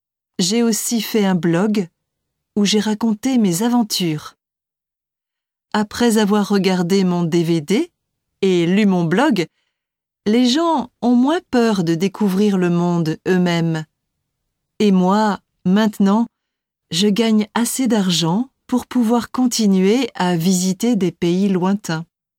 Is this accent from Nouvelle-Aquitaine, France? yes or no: no; Paris, Île-de-France, France; moved away as an adult; je voulais partir plus loin et quitter Paris, ma ville natale.